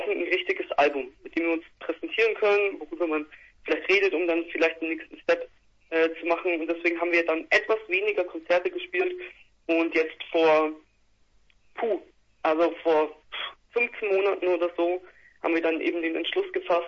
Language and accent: German; Nuremberg, Bavaria, Germany; now in Leipzig, Germany; Leipzig kommen und ich aus Nürnberg